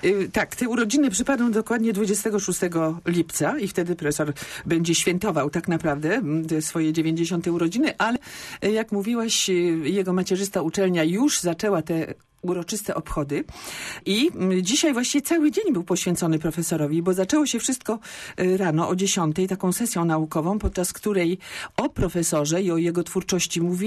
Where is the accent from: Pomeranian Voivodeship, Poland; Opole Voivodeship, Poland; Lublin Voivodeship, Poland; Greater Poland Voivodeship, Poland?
Greater Poland Voivodeship, Poland; Poznań